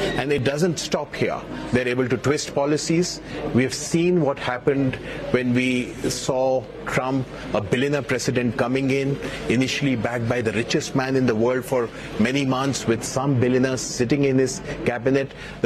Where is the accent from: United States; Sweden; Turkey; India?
India; I come from India.